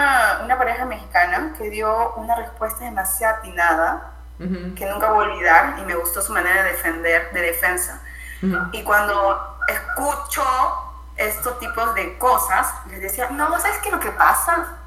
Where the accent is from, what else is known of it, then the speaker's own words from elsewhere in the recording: Amazon, Peru; bueno, yo soy charapita, selvática